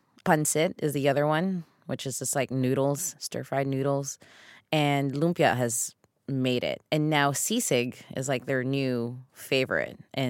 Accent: Philippines; English is a second language; moved away; For a while, I thought I lost, you know, my sense of being Filipino, you know, because moving here, like in Northern America at least, was like you have to assimilate really fast.

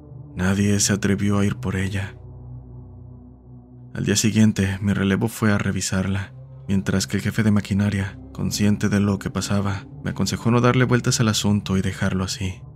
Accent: Mexico; soy de México.

